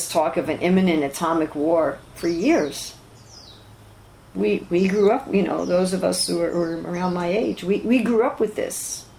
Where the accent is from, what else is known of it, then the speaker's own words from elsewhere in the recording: New York, United States; And New York was blown up, you know, and I was from New York, so it was particularly frightening for me as a child.